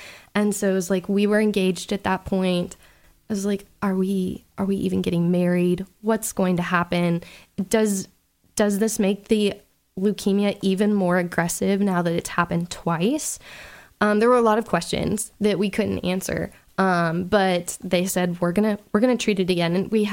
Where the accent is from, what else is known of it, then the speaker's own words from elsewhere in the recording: Nashville, Tennessee, United States; He was from Katy, Texas. I'm from Nashville area.